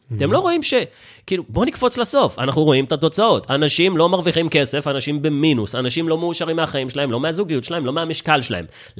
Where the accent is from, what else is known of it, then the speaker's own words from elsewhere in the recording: Herzliya, Tel Aviv District, Israel; אני גדלתי בהרצליה, אחי.